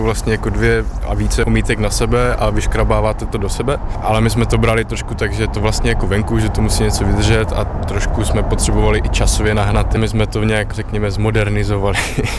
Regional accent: Moravia, Czechia; protože my jsme oba dva z Moravy a je to z malého města.

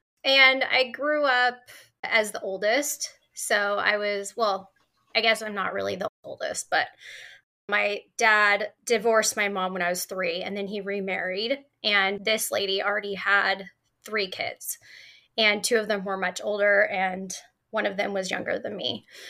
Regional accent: California, United States; But I was raised in the Baptist church in Northern California near Lake Tahoe area in the woods, like in the middle of nowhere.

